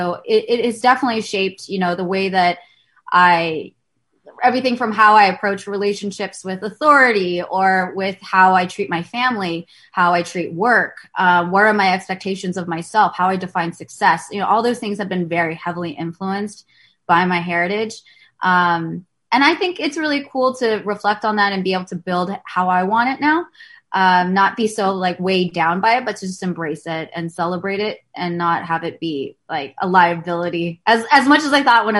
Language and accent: English; California, United States; I'm from the Bay Area, which has been a hot spot.